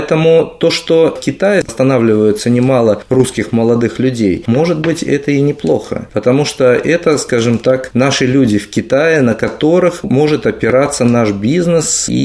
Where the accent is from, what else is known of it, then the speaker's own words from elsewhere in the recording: Vladivostok, Primorsky Krai, Russia; я вот не так часто здесь бываю, к сожалению, хотя сам родом из Владивостока